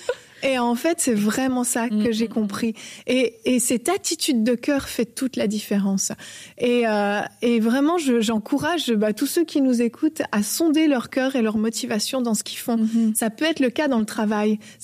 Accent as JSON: {"language": "French", "country": "Switzerland", "tie": "born there", "said": "Je suis née en Suisse."}